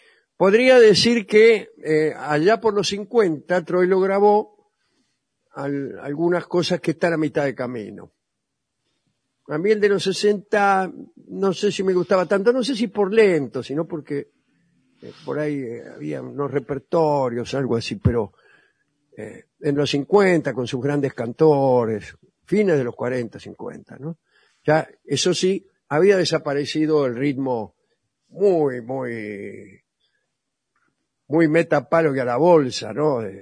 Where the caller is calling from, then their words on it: Córdoba, Argentina; de Córdoba.